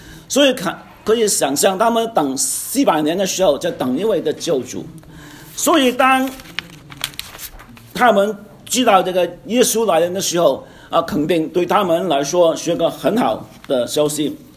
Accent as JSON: {"language": "Chinese", "country": "China", "said": "作为一个中国人也不错"}